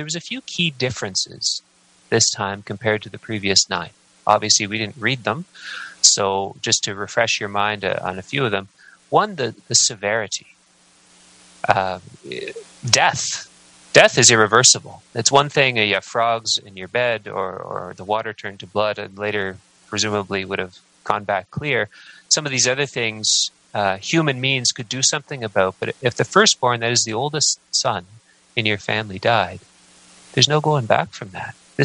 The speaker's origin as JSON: {"language": "English", "country": "Canada", "tie": "born there", "said": "I was born in Canada. I had no say in the matter."}